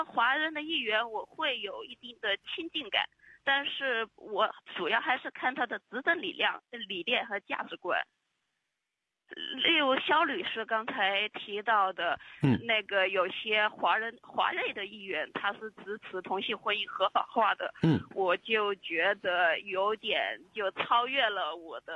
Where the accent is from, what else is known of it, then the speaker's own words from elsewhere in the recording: China; now in Australia; 我今年是第一次投票，但是我的 PR 已经拿了5年了。在这，因为我是从中国来的，在中国的时候根本就没有投过票